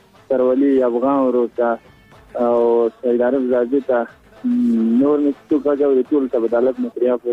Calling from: Kabul, Afghanistan; د کابل ولایت د تاسو سره

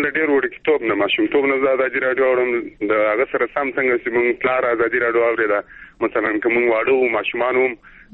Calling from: Zabul, Afghanistan; مده زابل غل

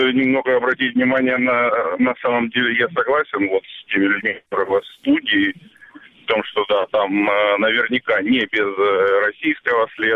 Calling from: Kharkiv, Kharkiv Oblast, Ukraine

